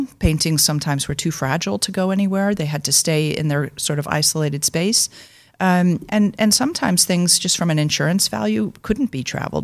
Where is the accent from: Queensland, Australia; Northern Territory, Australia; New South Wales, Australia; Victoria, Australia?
Victoria, Australia; Melbourne; And I grew up in Australia. I spent many years as a young girl living in Melbourne with my family.